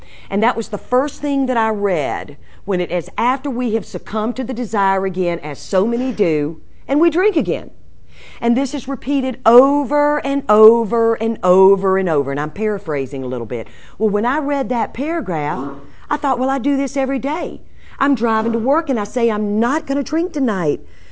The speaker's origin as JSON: {"language": "English", "town": "Greensboro", "region": "Georgia", "country": "United States", "tie": "born or raised there", "also_born_or_lived": "Macon", "said": "I was born in Macon and we moved to Greensboro, Georgia."}